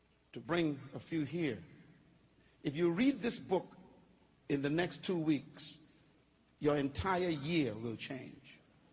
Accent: Bainstown Village, New Providence, Bahamas; born there; I was born in 1954. I was born in the Bahamas in a wooden house on 4 rocks. In an island that is 7 miles wide and 21 miles long. I was born in the poorest part of that island called Bainstown Village.

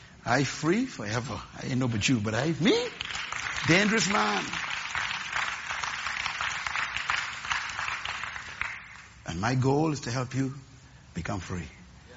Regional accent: Baytown, Texas, United States; I saw them when I grew up in Baytown.

